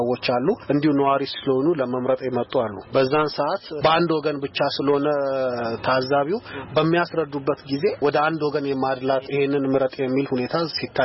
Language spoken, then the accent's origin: Amharic; Hawassa, Sidama, Ethiopia; born there; ነዋሪነቴ በሐዋሳ ከተማ ነው። ትውልዴም እዚሁ ሐዋሳ ነው።